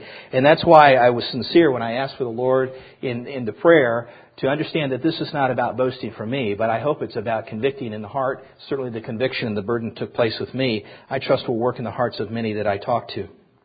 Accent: Midwest, United States; But growing up in the Midwest, really, the Northeast was the last place I ever thought that I would move to.

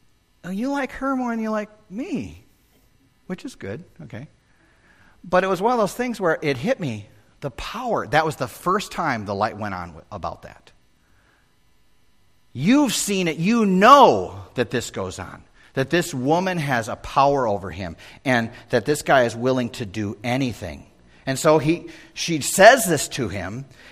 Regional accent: Chicago, Illinois, United States; I'm a kid growing up. Alberto Pena and I are talking. I know I'm from Chicago, so I got all these Puerto Rican Mexican friends that we just had a great time together.

